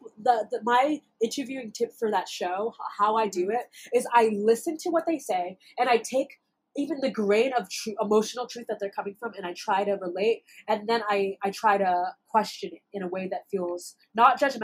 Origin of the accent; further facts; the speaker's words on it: New York, United States; But I'm a New Yorker.